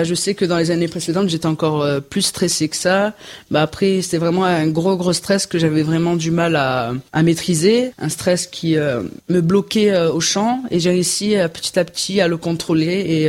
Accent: Sisteron, Provence-Alpes-Côte d'Azur, France; j'ai 15 ans, je viens de Sisteron et je suis en seconde au lycée Paul Arène.

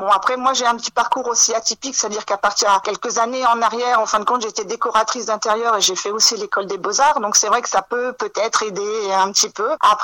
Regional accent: Hauts-de-France, France; Mon mari et moi-même, nous sommes originaires du Nord-Pas-de-Calais de base. Voilà, donc nous avons grandi dans le milieu brassicole, hein, donc de la bière artisanale, même industrielle, hein, bien sûr. Nous sommes arrivés sur le département en 2010

